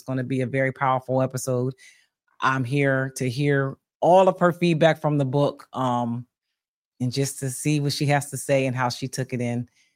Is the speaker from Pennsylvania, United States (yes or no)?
yes; Bristol, Pennsylvania, United States; coming up on August 23rd from 12 p.m. to 6 p.m. Eastern Standard Time in my hometown of Bristol, Pennsylvania